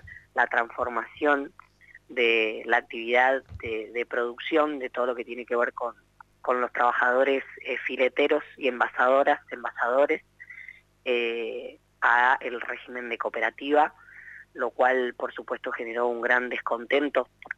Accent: San Antonio, Valparaíso, Chile; particularmente yo soy de San Antonio, vivo en San Antonio

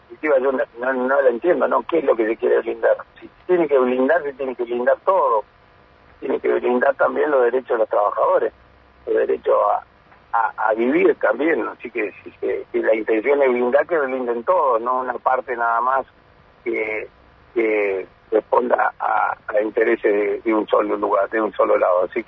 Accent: Argentina; todos somos argentinos

